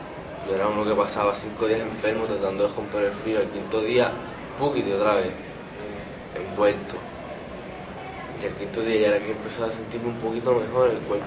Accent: Puerto Rico; now in United States; yo crecí en Puerto Rico, tú sabes, esa es mi tierra, y ahí es que yo conozco, y ahí es que está mi familia

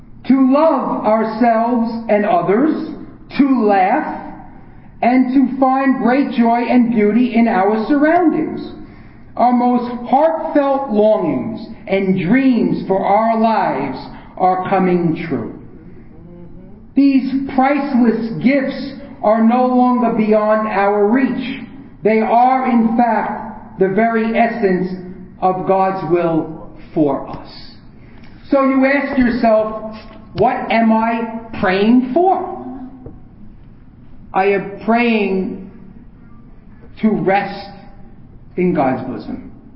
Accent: New York, United States; And I'm from New York, so we're chronically stimulated.

